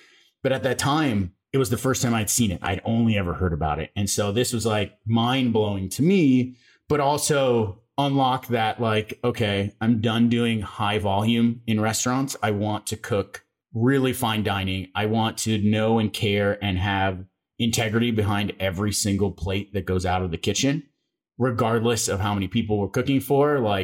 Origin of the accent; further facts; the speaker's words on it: Las Vegas, Nevada, United States; I mean, little known fact about me, I grew up in Las Vegas.